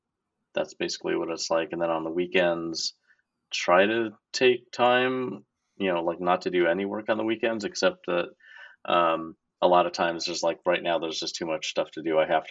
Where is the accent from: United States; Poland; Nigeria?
United States; Tucson, Arizona; now in Galway, Ireland; I grew up in Tucson, Arizona, and Tucson, Arizona is the only UNESCO World Heritage Site of gastronomy in the world. And that's where I grew up, and that's how I learned how to cook that food.